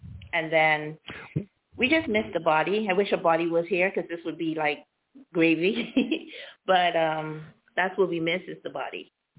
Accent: Bahamas; moved away; also born or lived in Florida, United States; The Bahamas. But I've lived in the States for 25 years, and we moved here during the pandemic in 2020.

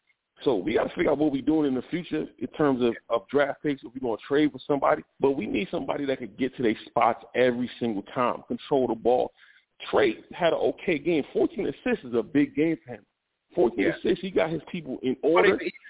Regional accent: Tampa, Florida, United States; Man, we're from Tampa, bro.

